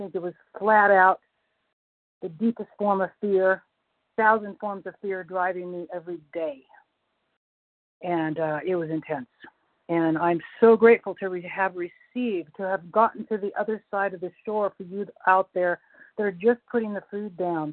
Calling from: North Carolina, United States; Morning. North Carolina.

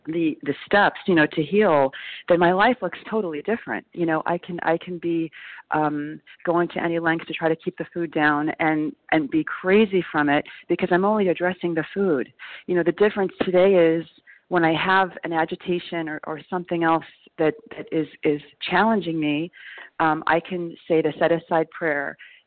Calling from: New York, United States; I'm calling from New York.

